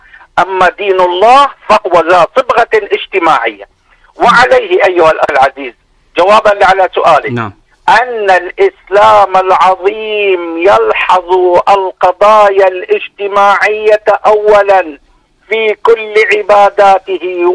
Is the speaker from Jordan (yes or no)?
no; Syria; عندنا في سوريا عندما كنا وقبل أن يخرجنا هؤلاء من دورنا